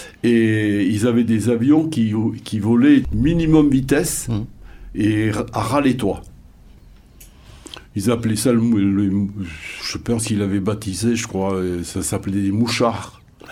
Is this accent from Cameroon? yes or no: no; Saint-Jean-en-Royans, Auvergne-Rhône-Alpes, France; J'habitais Saint-Jean, je suis né à Saint-Jean, et je suis resté à Saint-Jean, j'y suis encore.